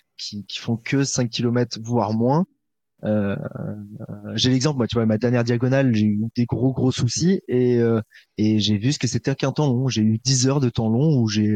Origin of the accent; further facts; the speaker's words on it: Paris, Île-de-France, France; et moi, en tant que Parisien, je ne peux être que le cheval de proue de ça